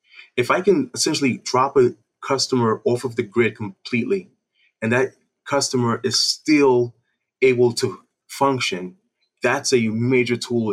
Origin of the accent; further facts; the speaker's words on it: New York City, New York, United States; I come from New York City